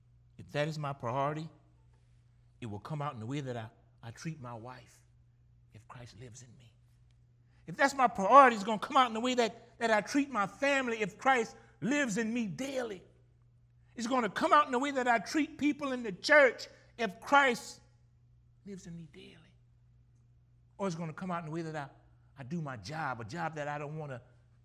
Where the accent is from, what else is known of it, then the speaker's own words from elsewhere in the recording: Gramercy, Louisiana, United States; And listen to me, I'm from Gramercy, and you ain't getting paid a nickel for football.